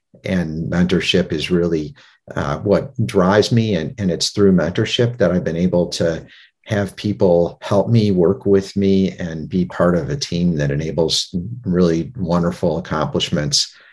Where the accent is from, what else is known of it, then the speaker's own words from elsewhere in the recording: Cleveland, Ohio, United States; Listen, I grew up in Cleveland, Ohio, and I was working in a restaurant